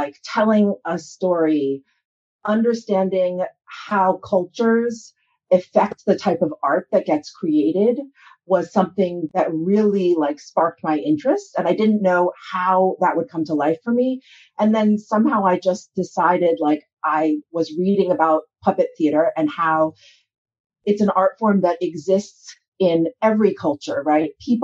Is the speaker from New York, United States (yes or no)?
yes; New York City, New York, United States; No, as you mentioned, I am born and raised in New York. My parents are from Japan. My mother is from Kobe. My father is from Tokyo.